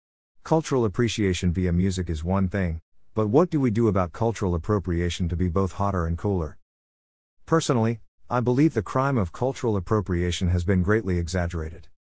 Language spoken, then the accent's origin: English; Kissimmee, Florida, United States; When I was growing up in Kissimmee, Florida, during the 70s and 80s